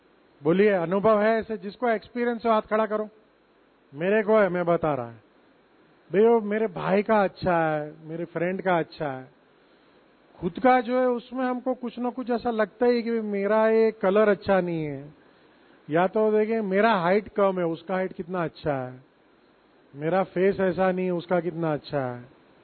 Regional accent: Mumbai, Maharashtra, India; मैं मुंबई शहर से हूं, बहुत सारे डीजे है वहां पे

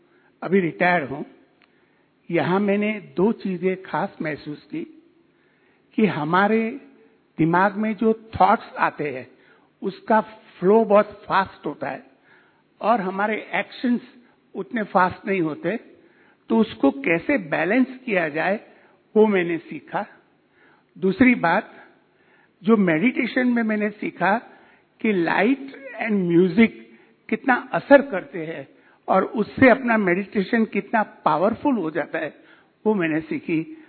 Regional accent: Surat, Gujarat, India; मैं सूरत से आया हूं

